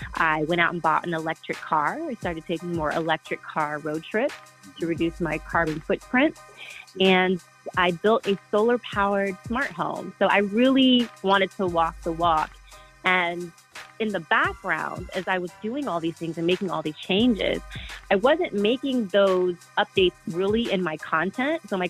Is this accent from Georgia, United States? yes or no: yes; Atlanta, Georgia, United States; I'm from ATL. I'm from Atlanta.